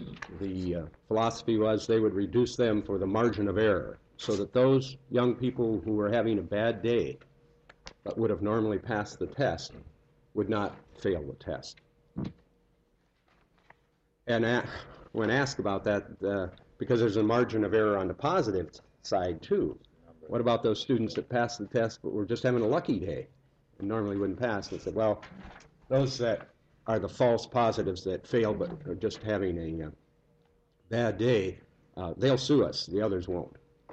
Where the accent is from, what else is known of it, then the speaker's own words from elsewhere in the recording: Anchorage, Alaska, United States; Trust me, I'm from Anchorage. I'm here to help.